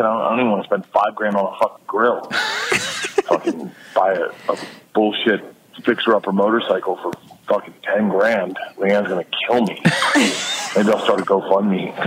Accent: Florida, United States; And I was like, dude, I'm from Florida.

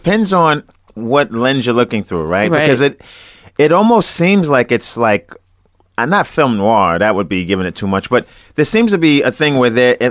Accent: Coney Island, New York, United States; Maybe because I saw it as a kid, I'm from Coney Island.

